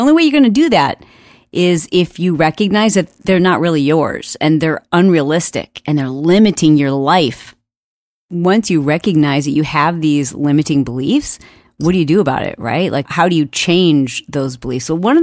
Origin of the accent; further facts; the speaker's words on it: Michigan, United States; Now, I grew up in Michigan